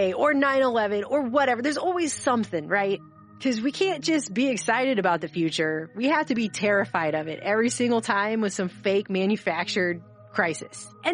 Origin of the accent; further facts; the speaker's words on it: United States; I think it's so bizarre that as an American, I can throw a rock in almost any direction.